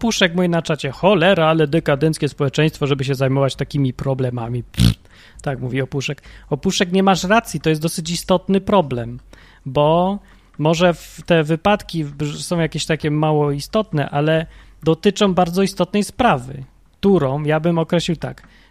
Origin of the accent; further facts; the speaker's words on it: Kraków, Lesser Poland, Poland; born there; Urodziłem się w Krakowie. Mam żyć w Krakowie cały czas, bo się urodziłem.